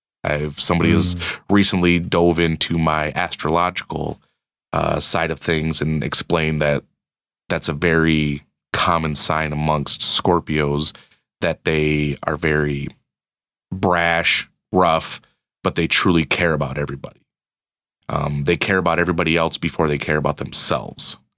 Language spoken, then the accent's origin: English; Michigan, United States; Yeah, and I've never leased a vehicle because growing up in Michigan, where I didn't have a huge commute, I couldn't afford it.